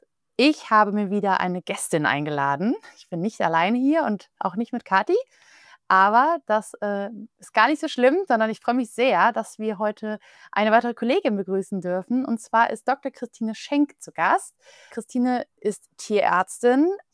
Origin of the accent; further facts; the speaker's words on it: Düsseldorf, North Rhine-Westphalia, Germany; im Raum Düsseldorf. Das ist meine Heimat.